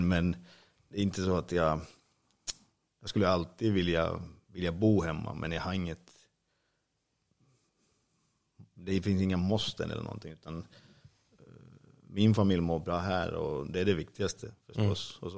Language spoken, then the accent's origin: Swedish; Finland; now in Sweden; det blev lite skit hemma i Finland nu